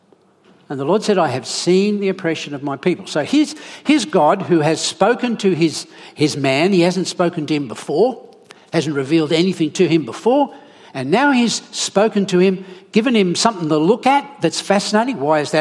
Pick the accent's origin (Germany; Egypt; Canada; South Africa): Egypt; I grew up in Egypt where there are heaps of them.